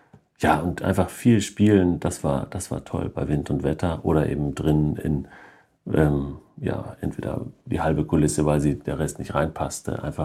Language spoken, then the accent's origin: German; North Rhine-Westphalia, Germany; accent: Ruhr dialect; Also ich glaube, dass ich meinen Dialekt abgelegt habe, obwohl ich auch gerne nochmal was aus dem Pott spreche. Und ich tue meine Heimat nicht verleugnen tun